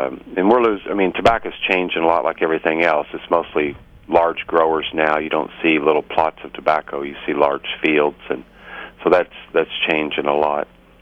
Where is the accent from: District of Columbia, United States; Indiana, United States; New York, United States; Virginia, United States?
Indiana, United States; Indianapolis; I grew up in Indianapolis in the suburbs, and when I was in high school, my dad decided that he wanted to take our family to a farm.